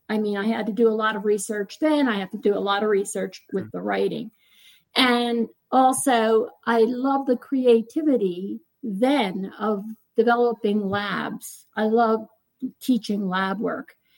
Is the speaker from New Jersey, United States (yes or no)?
yes; New Jersey, United States; I was an East Coast girl. I grew up on the East Coast, not far from New York in New Jersey.